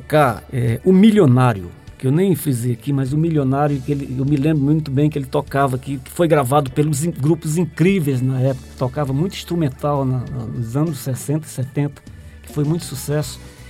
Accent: Santa Inês, Maranhão, Brazil; E na sequência mudamos para Santa Inês, que é considerada a minha cidade natal.

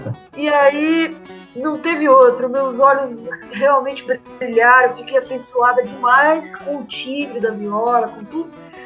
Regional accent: Vitória Brasil, São Paulo, Brazil; apesar de ter morado na roça, né, nasci lá em Vitória, Brasil, divisa com Mato Grosso do Sul, ainda estado de São Paulo, né, interiorzinho do estado de São Paulo, noroeste paulista.

